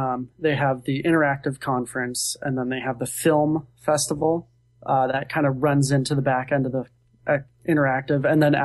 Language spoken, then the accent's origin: English; Seattle, Washington, United States; I'm from the Seattle area too, and I left, it was raining. I came back, it was raining.